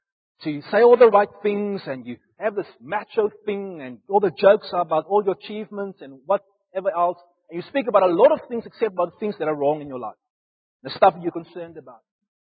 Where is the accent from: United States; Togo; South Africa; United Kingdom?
South Africa; Upington, Northern Cape; Yeah, I come from Uppington, the Platteland. I end up in Stellenbosch of all places.